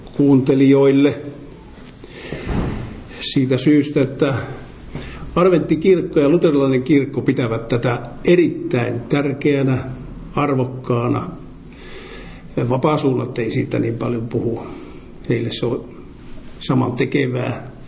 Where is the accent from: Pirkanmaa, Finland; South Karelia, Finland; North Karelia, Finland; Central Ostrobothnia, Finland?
Central Ostrobothnia, Finland; Toholampi; Sitten on Toholampi, josta minä olen oikein kotoisin.